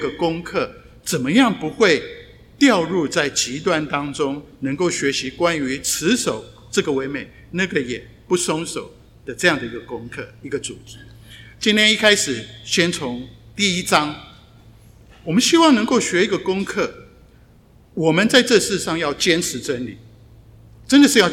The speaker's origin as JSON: {"language": "Chinese", "country": "Taiwan", "said": "我从台湾来，"}